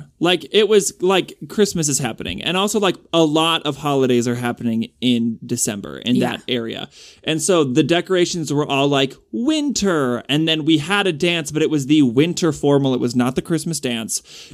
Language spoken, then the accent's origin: English; Canada; I'm Canadian, and I went to a Jewish school my whole life